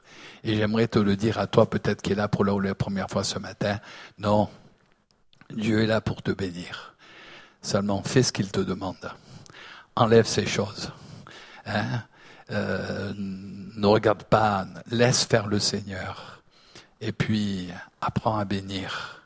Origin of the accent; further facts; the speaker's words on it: Nice, Provence-Alpes-Côte d'Azur, France; born there; Elle est revenue sur Nice, c'est pour ça que je suis né à Nice.